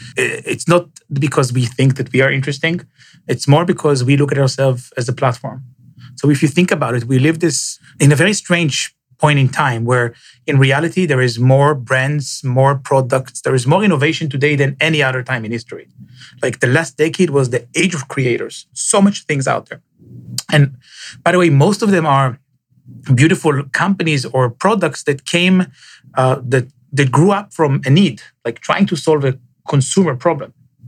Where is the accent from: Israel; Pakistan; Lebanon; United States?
Israel; born and raised in Israel.